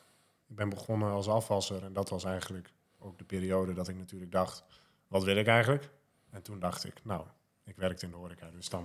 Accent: Hoogeveen, Drenthe, Netherlands; na die 2 maanden ben ik dus weer naar Nederland gegaan. Weer terug naar waar ik vandaan kom. Hoogveen.

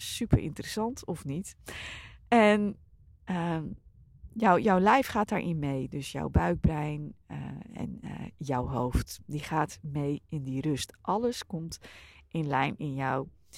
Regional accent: Harlingen, Friesland, Netherlands; born there; Ik ben bijvoorbeeld geboren in Harlingen.

